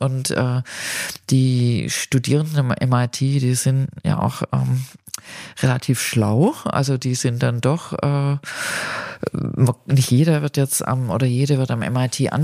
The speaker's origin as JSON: {"language": "German", "town": "Stuttgart", "region": "Baden-Württemberg", "country": "Germany", "tie": "born or raised there", "said": "Ich ging dann in meine Heimatstadt"}